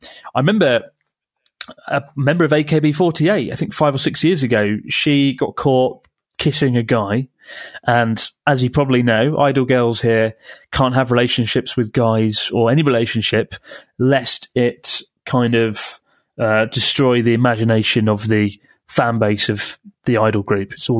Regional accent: United Kingdom; I'm British.

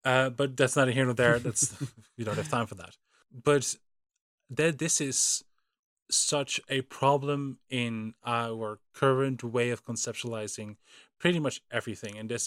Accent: Netherlands; I'm from the Netherlands, we don't have them.

